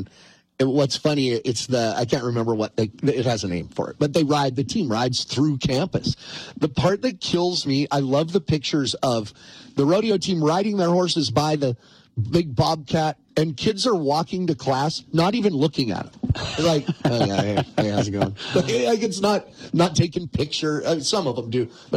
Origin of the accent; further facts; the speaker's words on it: Choteau, Montana, United States; Shoto, Montana, my hometown, has about half the number of stores on Main Street it used to, and the enrollment at the high school is half what it used to be.